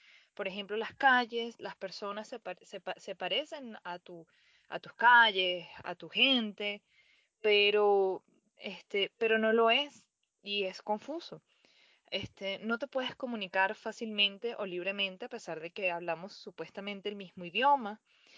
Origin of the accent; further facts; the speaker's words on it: Venezuela; now in Costa Rica; como venezolana siento que tenemos aceptación dentro de esta cultura.